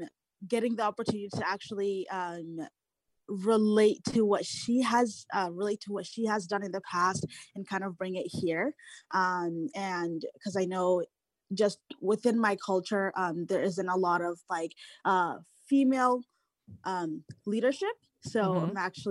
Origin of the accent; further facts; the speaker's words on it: Boise, Idaho, United States; also born or lived in Kenya; I was raised in Boise, but I was born in Kenya